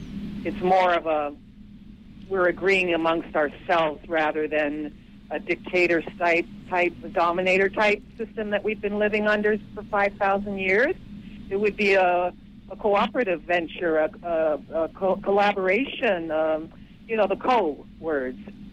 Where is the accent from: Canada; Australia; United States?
Canada; because I can't, because I'm Canadian.